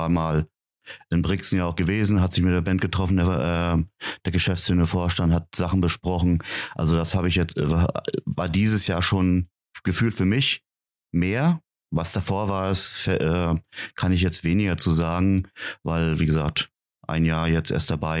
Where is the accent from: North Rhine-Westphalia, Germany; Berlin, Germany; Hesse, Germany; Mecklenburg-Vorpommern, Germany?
Hesse, Germany; wir sind alle aus Hessen